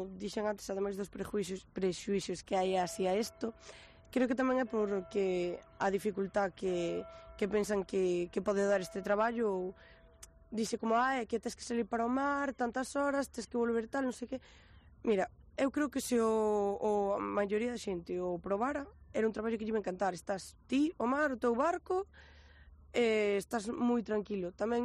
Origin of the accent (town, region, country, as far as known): Muros, Galicia, Spain